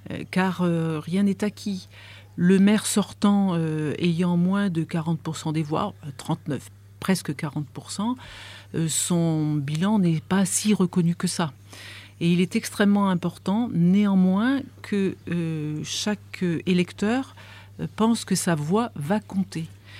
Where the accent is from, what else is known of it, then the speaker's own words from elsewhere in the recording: Die, Auvergne-Rhône-Alpes, France; born there; moi je suis née à Die.